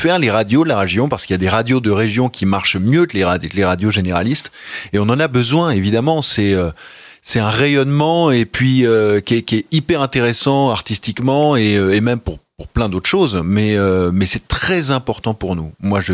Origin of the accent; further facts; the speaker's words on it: Normandy, France; parce que je suis originaire de Normandie, et évidemment.